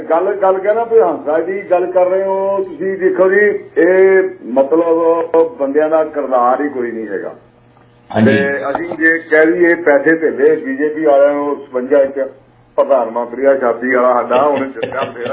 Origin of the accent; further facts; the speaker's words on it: Padhiana, Punjab, India; ਮੈਂ ਆਪਣੇ ਪਿੰਡ ਦੀ ਗੱਲ ਕਰ ਰਿਹਾ, ਪਧਿਆਣਾ ਪਿੰਡ ਆ ਮੇਰਾ।